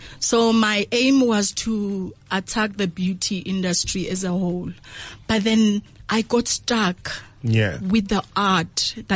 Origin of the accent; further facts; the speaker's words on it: Venda Chikudini, Limpopo, South Africa; married to Maraga Neja. I'm from Venda Chikudini.